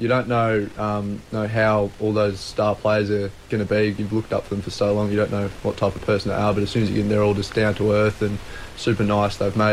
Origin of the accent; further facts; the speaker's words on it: Melbourne, Victoria, Australia; No, I'm from Melbourne